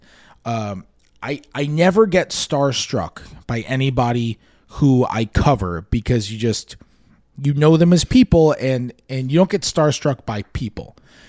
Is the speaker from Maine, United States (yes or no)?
no; New York City, New York, United States; I'm from New York City. When I grew up in the 90s in New York, you know?